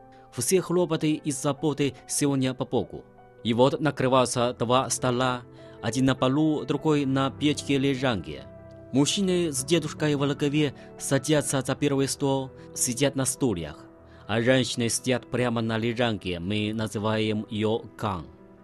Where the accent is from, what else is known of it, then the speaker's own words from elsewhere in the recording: Wangjiawopu, Heilongjiang, China; Russian is a second language; Мое родное село Вандяопу расположено на северо-востоке страны по провинции Хэлунцзян.